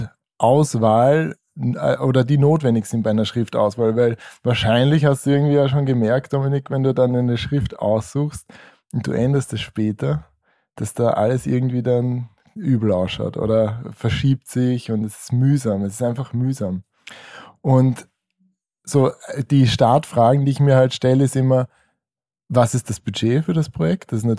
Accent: Vienna, Austria; ich bin aus dem Süden Wiens, falls man das an meiner sehr netten, charmanten Akzentfärbung hört hier.

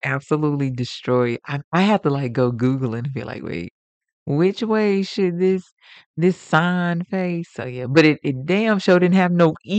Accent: the South, United States; accent: Southern drawl; I've got a little drawl in my accent, right?

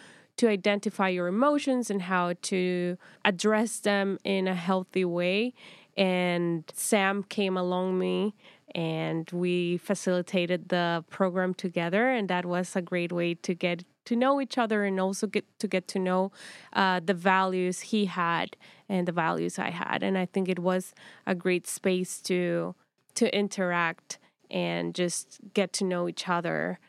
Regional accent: Costa Rica; Yeah, I grew up in Costa Rica. I was born there, and my family is also from Costa Rica.

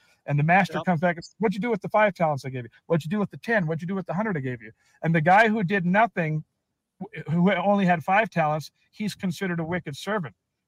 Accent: Compton, California, United States; But the name originally came because when I grew up in Compton, I was around 6 or 7 years old.

